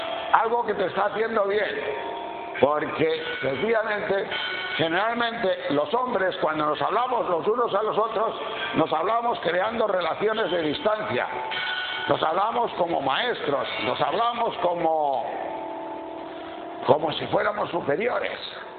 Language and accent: Spanish; Madrid, Community of Madrid, Spain; perdonad que soy de Madrid